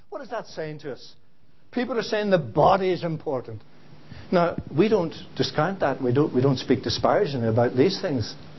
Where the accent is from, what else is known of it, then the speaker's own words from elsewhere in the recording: Ireland; I don't know whether England have lost yet, but I'm glad I'm Irish.